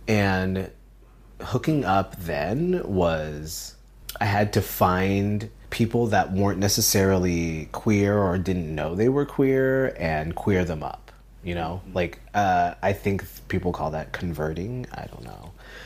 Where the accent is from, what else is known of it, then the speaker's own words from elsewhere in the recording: Philippines; born there; I'm 35 years old. I'm a military brat, or a former military brat, so I moved around a lot. I was born in the Philippines.